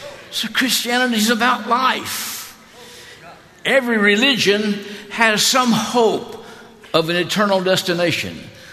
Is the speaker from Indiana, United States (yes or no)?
no; Florida, United States; Now, I'm originally from Florida.